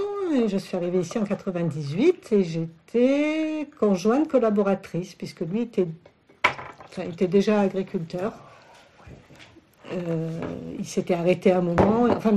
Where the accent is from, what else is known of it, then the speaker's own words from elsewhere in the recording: Cannes, Provence-Alpes-Côte d'Azur, France; born there; je suis née à Cannes sur la côte d'Azur, mais je suis bien contente d'être arrivée ici. Donc je suis née en 1965 et je suis arrivée à Réanette en 1998.